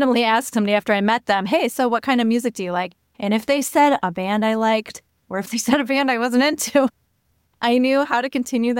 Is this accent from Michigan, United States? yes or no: yes; Michigan, United States; Yes, I was born outside of the United States, but then I lived for the next years of my life in West Michigan.